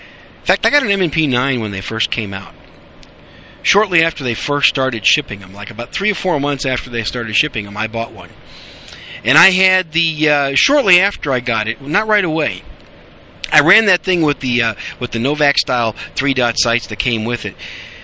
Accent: Green Bay, Wisconsin, United States; He's from Wisconsin. As a matter of fact, he's from the Green Bay area, which is where I'm from. Go Packers.

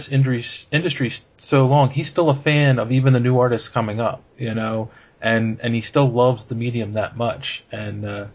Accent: Philadelphia, Pennsylvania, United States; I'm born and raised in Philly, but I have lots of friends and family in New York, and that's why I do a lot of conventions there as well.

